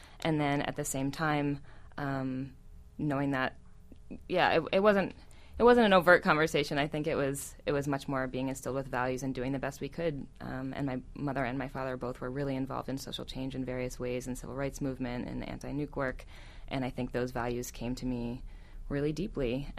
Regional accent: New York City, New York, United States; Yes, so I was raised Quaker here in New York City.

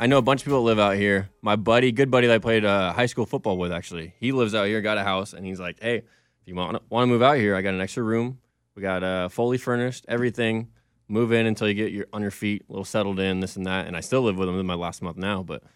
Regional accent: California, United States; Yeah, I mean, because I grew up in Orange County, so I literally had, the beach was 25 minutes, the mountains, depending on where you wanted to go

